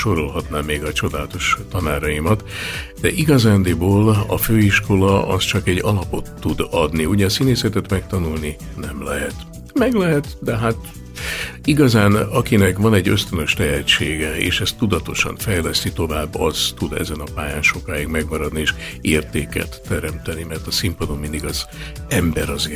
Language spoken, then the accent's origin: Hungarian; Pécs, Baranya, Hungary; Aztán innen Pécsre szerződtem, ugye én pécsi vagyok, és ott játszottam 4 évet